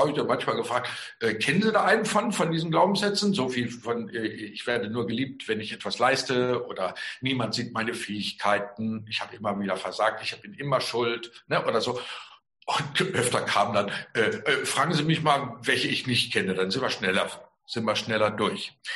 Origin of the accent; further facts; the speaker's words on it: Lower Saxony, Germany; Ich komme eigentlich aus der Gegend von Hannover-Hildesheim, bin in Himmelstür zur Schule gegangen